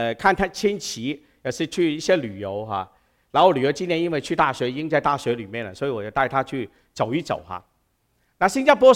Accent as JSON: {"language": "Chinese", "region": "Guangdong", "country": "China", "said": "我们广东人说牙痛惨过大病啊"}